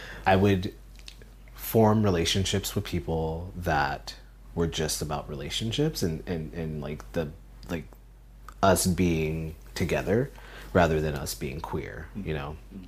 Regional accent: Philippines; born there; I'm 35 years old. I'm a military brat, or a former military brat, so I moved around a lot. I was born in the Philippines.

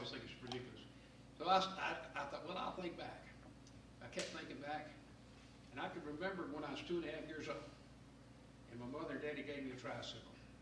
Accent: Memphis, Tennessee, United States; Now, I was raised in South Memphis, in old South Memphis, not old South Memphis.

